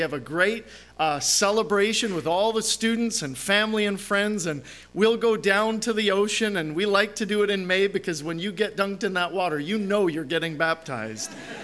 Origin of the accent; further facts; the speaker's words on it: Manitoba, Canada; I grew up in Manitoba, just south of Winnipeg